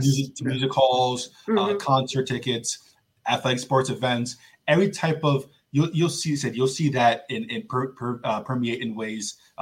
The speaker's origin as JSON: {"language": "English", "town": "Bronx", "region": "New York", "country": "United States", "said": "we're inner city. We're from the Bronx."}